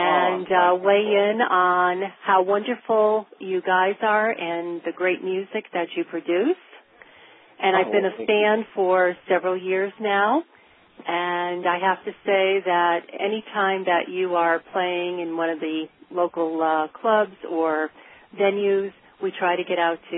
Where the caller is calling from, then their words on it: Branford, Connecticut, United States; I'm calling from Brantford, Connecticut.